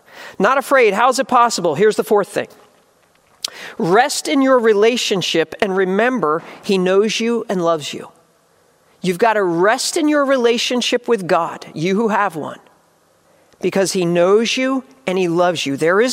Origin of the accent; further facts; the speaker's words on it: New Jersey, United States; I grew up at the beach. I grew up in South Jersey, just going to the beach many days of my life.